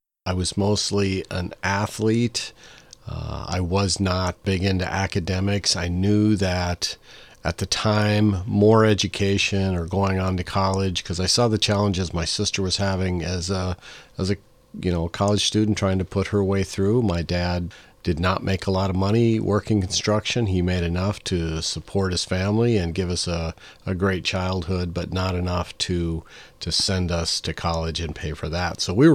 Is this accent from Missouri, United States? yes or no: no; Minnesota, United States; I grew up in northern Minnesota.